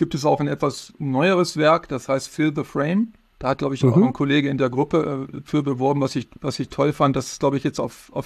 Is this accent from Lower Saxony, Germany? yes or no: yes; Braunschweig, Lower Saxony, Germany; Also ich fotografiere nun gezwungenermaßen in viele meiner Heimatstadt und selbst im schläfrigen Braunschweig kann man gute Fotos machen.